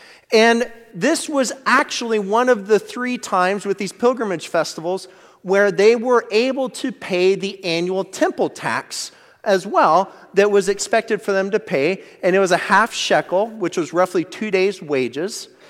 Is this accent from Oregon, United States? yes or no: yes; Monmouth, Oregon, United States; growing up in Monmouth, I always knew if there was a home game in Corvallis, don't even try to get out on the highway.